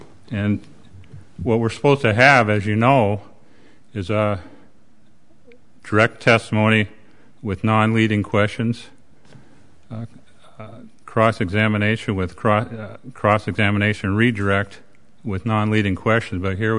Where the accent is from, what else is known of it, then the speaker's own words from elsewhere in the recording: Great Falls, Montana, United States; I'm from Great Falls, Montana.